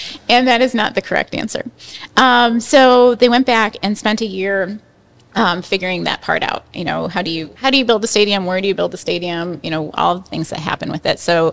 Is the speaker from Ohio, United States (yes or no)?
yes; Cleveland, Ohio, United States; I grew up in Cleveland. I grew up playing soccer in a Croatian family.